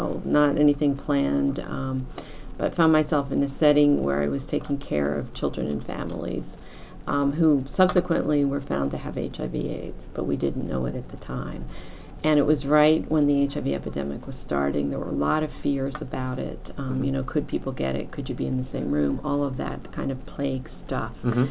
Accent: Philadelphia, Pennsylvania, United States; So I grew up in Philadelphia.

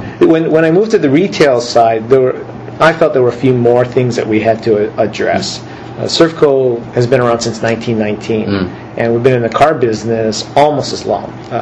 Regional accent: Honolulu, Hawaii, United States; born there; I was born in Honolulu.

